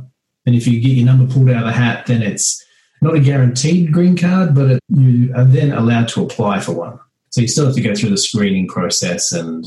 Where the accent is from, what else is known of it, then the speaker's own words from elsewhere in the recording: Central Coast, New South Wales, Australia; moved away as an adult; also born or lived in Sydney / Melbourne / New Zealand; so I haven't lived in Australia for nearly 16 years. And so where I grew up on the Central Coast, I ended up moving to Sydney, which was kind of your 18-year-old kind of transition to go to the big smoke.